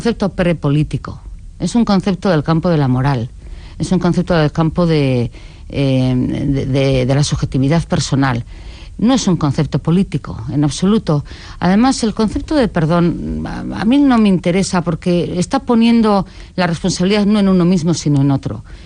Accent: Basque Country, Spain; porque somos simplemente vascos y vamos al mundo como vascos. Y eso es lo que nos define, y no necesitamos adjetivos, es nuestro sustantivo, somos vascos.

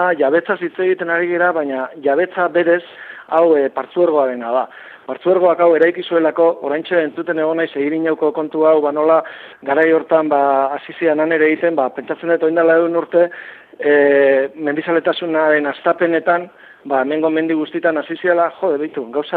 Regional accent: Oñati, Basque Country, Spain; moved away; Gu, izatez, Oñatiarra gara, baina 23 urten apenas egon garen Oñatin. Urrin geratzen zaigu, eta era berean gertu.

